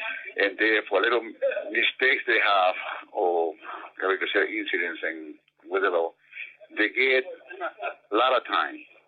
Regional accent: Ontario, Canada; I'm from Ontario, and I did time in Kingston, I did time in Joshville, and I did time in Norwood, and I did time in Beaver Creek, in bad institution, in Kingston City

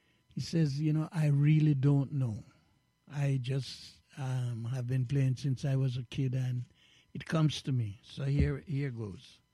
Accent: Jamaica; now in Canada; as a young man growing up in Jamaica and coming to Canada.

